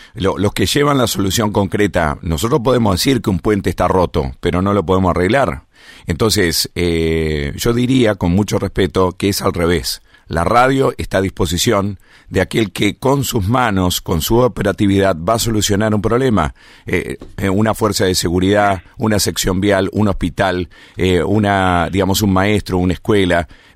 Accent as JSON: {"language": "Spanish", "town": "Gualeguaychú", "region": "Entre Ríos", "country": "Argentina", "tie": "born or raised there", "said": "Yo soy nacido y criado acá en Gualeguaychú, tengo 52 años"}